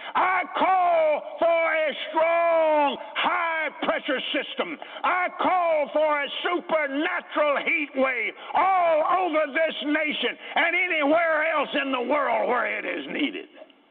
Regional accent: Fort Worth, Texas, United States; I was raised in this state. I was raised in West Texas, where it gets hot. And then right here in Fort Worth.

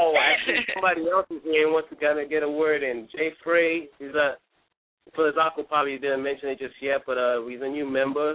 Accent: Mozambique; now in Virginia, United States; I'm actually from Mozambique originally, but I've been in Virginia for 10 years.

